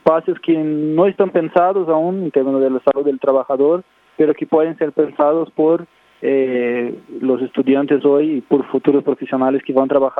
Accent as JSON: {"language": "Spanish", "country": "Brazil", "said": "yo vengo de Brasil, vengo de otro contexto"}